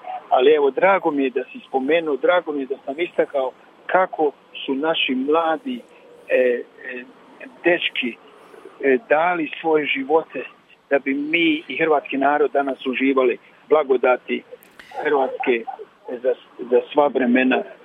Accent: Kakanj, Zenica-Doboj Canton, Bosnia & Herzegovina; now in Croatia; Pjevao je i u mom Kakni gdje sam odrastao

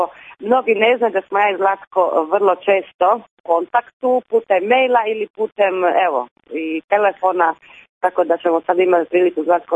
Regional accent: Dalmatia, Croatia; ja kao prava Dalmatinka imam jako puno pjesama od Dalmacije svojih

